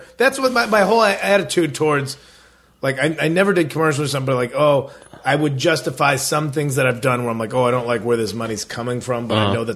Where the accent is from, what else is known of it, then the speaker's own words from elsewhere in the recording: Midwest, United States; I don't have an accent like, or nothing. I'm from the Midwest, so we don't got no accents up there.